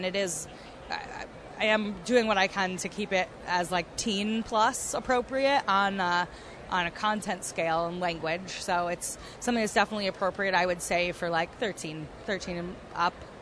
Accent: New York, United States; I'm from upstate New York, so I'm from the Northeast U.S.

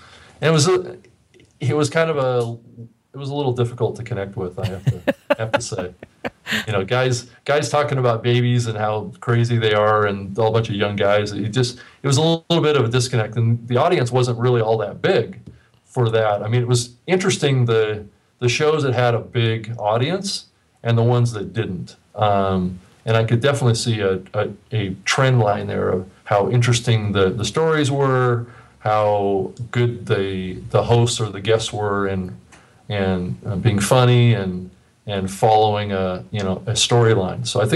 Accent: Seattle, Washington, United States; Well, I'm from Seattle, so you don't really have, you know, a lot of problems with things like that.

